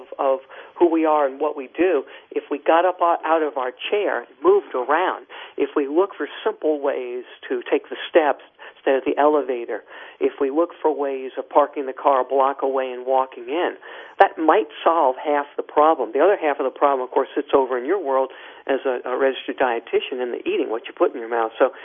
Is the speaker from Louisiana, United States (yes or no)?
yes; New Orleans, Louisiana, United States; on CBS affiliate in my hometown, New Orleans